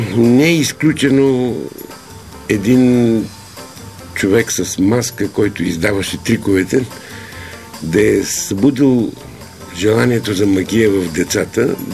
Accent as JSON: {"language": "Bulgarian", "town": "Shumen", "region": "Shumen Province", "country": "Bulgaria", "tie": "born there", "said": "Аз съм роден в Шумен."}